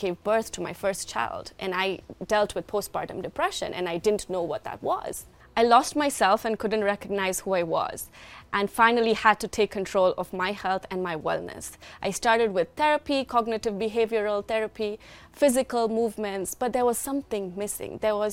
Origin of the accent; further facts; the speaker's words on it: India; So growing up in India, certain aspects of wellness were inherent and built into our system.